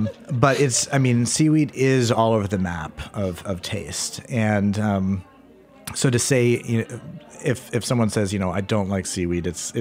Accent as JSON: {"language": "English", "town": "Portland", "region": "Maine", "country": "United States", "said": "And they knew I was from Portland, and every summer, you know, somebody would be going on vacation up to Portland"}